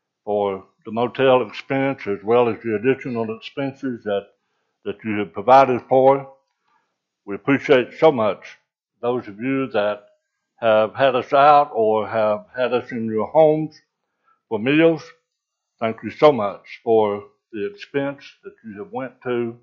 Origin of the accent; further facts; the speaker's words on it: Big Stone Gap, Virginia, United States; My son, Brother Wise's oldest boy that I grew up with back in Virginia when we lived in Big Stone Gap.